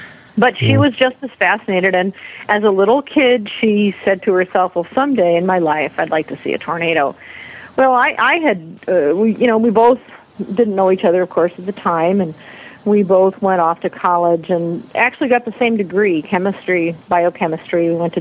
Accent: Indiana, United States; I grew up in Indiana, so we had a lot of big-time weather there.

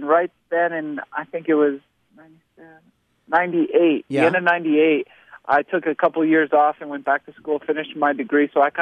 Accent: New York, United States; growing up in New York, I always thought I loved racing BMX.

